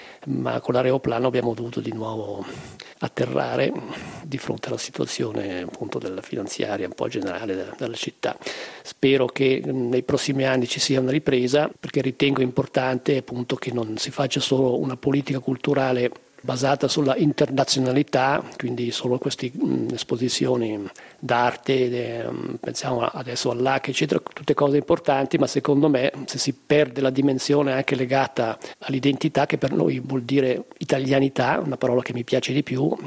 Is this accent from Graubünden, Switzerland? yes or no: no; Ticino, Switzerland; una realtà di minoranza come la nostra, che siamo svizzera italiana